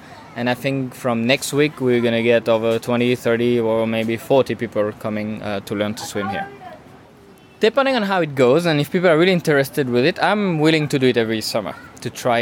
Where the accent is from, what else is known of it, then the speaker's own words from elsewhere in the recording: Martinique; now in Union Island, St Vincent and the Grenadines; I live on Union Island. I'm from Martinique. I'm French.